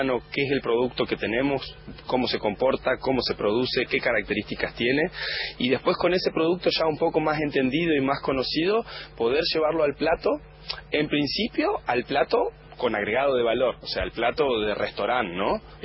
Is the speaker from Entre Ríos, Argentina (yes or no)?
yes; Paraná, Entre Ríos, Argentina; yo soy cocinero de Paraná, de la provincia de Entre Ríos.